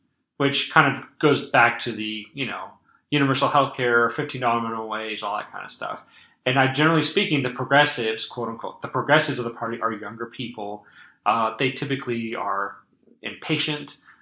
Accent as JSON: {"language": "English", "town": "Overland Park", "region": "Kansas", "country": "United States", "said": "I grew up a single parent family. I mean, you know, I'm not just from South Overland Park."}